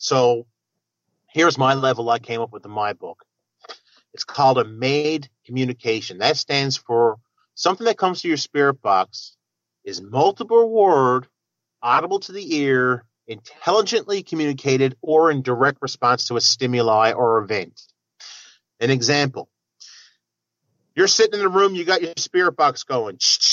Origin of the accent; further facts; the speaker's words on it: Mount Pearl, Newfoundland and Labrador, Canada; actually Mount Pearl, which is a city on the outside of St. John's. It's actually where I'm from. I was born in Mount Pearl.